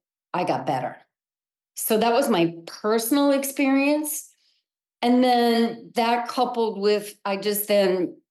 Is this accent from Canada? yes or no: no; Illinois, United States; So I grew up also in Illinois, which is a very basketball crazy state.